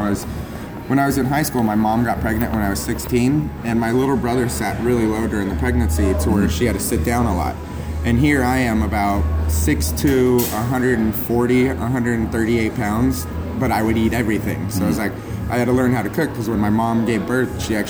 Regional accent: Imperial Beach, California, United States; And I'm originally from Imperial Beach, so...

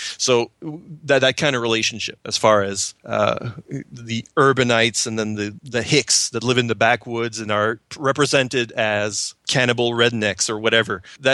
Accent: Canada; Which is in my own country. You know, and I've never gone as far as, I mean, the furthest I've gone is Manitoba

